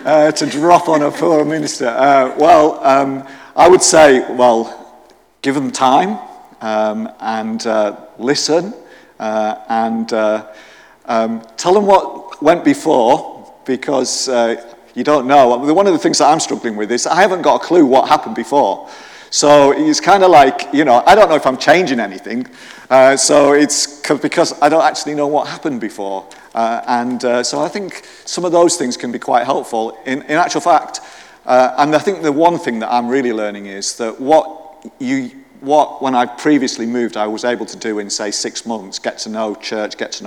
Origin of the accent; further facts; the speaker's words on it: Barrow-in-Furness, North West England, United Kingdom; I am from Barrow-in-Furness, so so that is my home territory, sort of, in that, as you say. But, yeah, I was in Stockport. Well, I was in a suburb of Stockport called Bramhall, which is a very well-heeled suburb of Stockport.